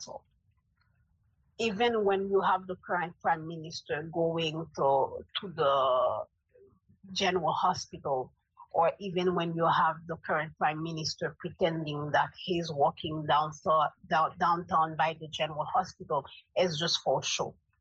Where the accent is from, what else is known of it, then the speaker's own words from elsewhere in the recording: Gonaïves, Artibonite, Haiti; English is a second language; I have been living in Port-au-Prince because I'm originally from Gonaïves, which is in the north side of the country. I'm living in Port-au-Prince since 2004.